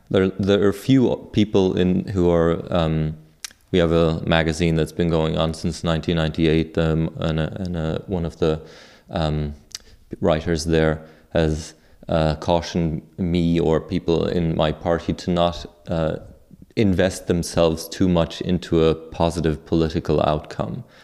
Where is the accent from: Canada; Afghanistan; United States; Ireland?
Ireland; accent: German; I come from Ireland originally